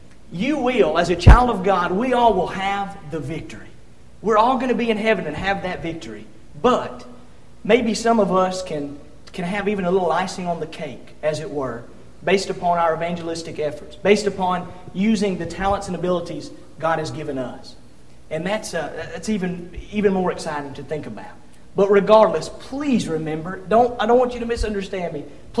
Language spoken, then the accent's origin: English; Georgia, United States; Listen now, I'm from Georgia, remember?